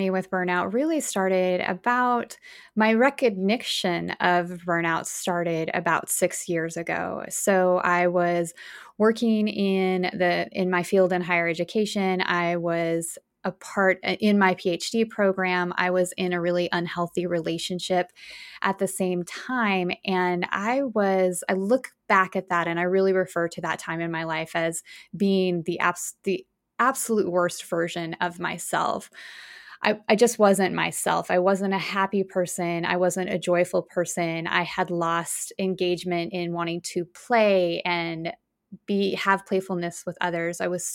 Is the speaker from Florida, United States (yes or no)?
no; Wyoming, United States; now in Virginia, United States; I grew up in Wyoming in the United States, and I now live in Virginia.